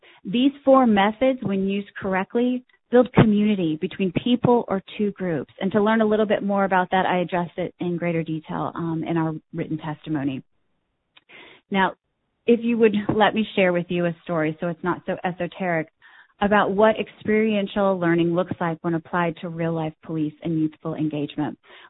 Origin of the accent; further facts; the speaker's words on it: Oklahoma, United States; from my home state of Oklahoma.